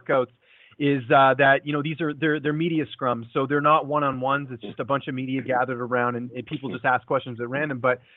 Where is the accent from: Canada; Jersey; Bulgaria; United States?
Canada; Vancouver, British Columbia; So, I grew up in Vancouver, so this is nothing for me.